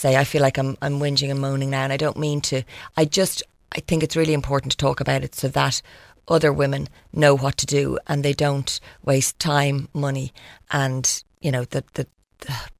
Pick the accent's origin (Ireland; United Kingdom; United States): Ireland; certainly, as Irish people. You know, we've been so good facing a lot of issues and problems in this country